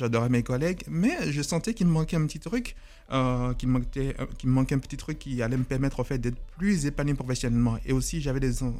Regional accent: Benin; moved away as an adult; also born or lived in Paris, France; now in United States; J'ai fait mes études secondaires au Bénin, où j'ai obtenu mon bac. Puis après ça, je suis venu à Paris pour poursuivre mes études universitaires.

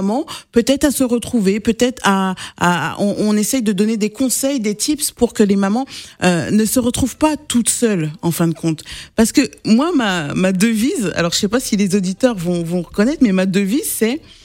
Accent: France; Moi, je suis pas une maman européenne. Je suis française, oui. Je suis d'origine malienne.

